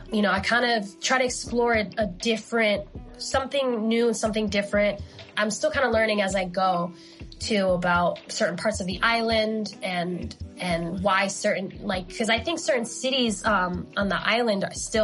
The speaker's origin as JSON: {"language": "English", "region": "New England", "country": "United States", "tie": "born or raised there", "said": "So, and I grew up in New England like my whole life."}